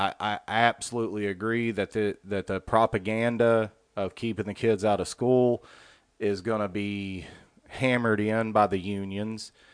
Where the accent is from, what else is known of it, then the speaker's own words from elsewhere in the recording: Chattanooga, Tennessee, United States; I've heard people here in my hometown, Chattanooga, getting $875 a week to not go to work.